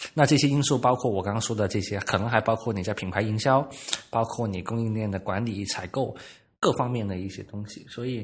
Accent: Guangdong, China; 我们是广东人哈，我是广东人，就我很喜欢吃粤菜

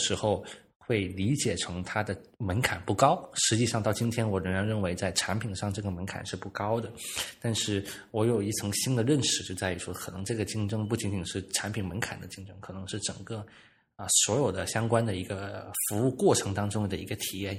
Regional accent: Guangdong, China; 我们是广东人哈，我是广东人，就我很喜欢吃粤菜

